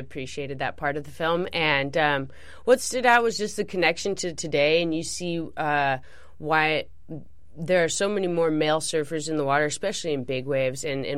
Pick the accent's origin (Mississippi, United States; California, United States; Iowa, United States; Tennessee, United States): California, United States; Dana Point; I grew up down south in Dana Point, South Orange County, and it's a total beach town.